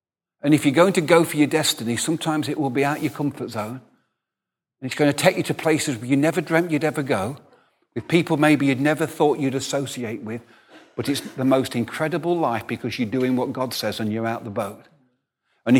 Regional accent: England, United Kingdom; also born or lived in Scotland; I stayed 16 years and they would not talk to me as an Englishman. They said, you're an honorary Scot now. You're not English.

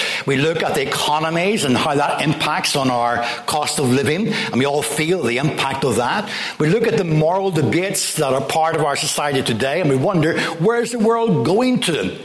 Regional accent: Portadown, Northern Ireland, United Kingdom; Our children were born in Northern Ireland, and I'm from Portadown.

